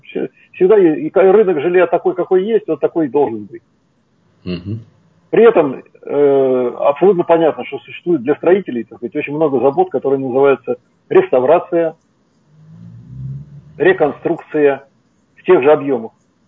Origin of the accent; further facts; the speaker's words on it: Moscow, Russia; А я москвич, я их интересы отстаиваю.